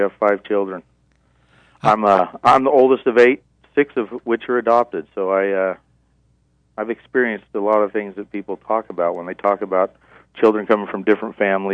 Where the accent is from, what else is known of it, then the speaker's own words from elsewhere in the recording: Tucson, Arizona, United States; We're from Tucson.